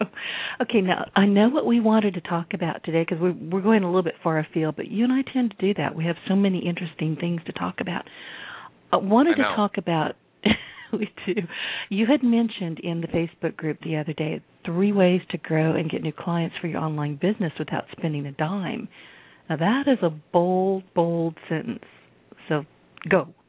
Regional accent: the South, United States; I'm from the South.

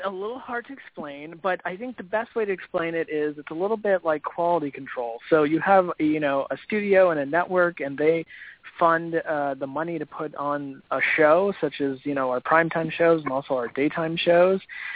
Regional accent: California, United States; Well, I grew up I grew up in California about 3 or 4 hours north of Los Angeles, and when I was about 13 years old, I went down to L.A.

